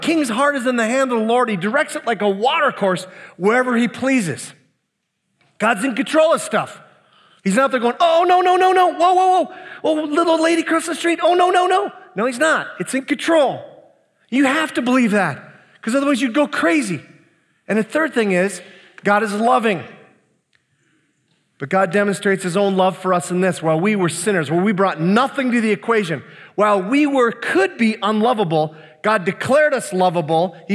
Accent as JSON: {"language": "English", "region": "Minnesota", "country": "United States", "said": "I'm gonna give you what, for me, and I'm from the Iron Range, so I like to keep things simple."}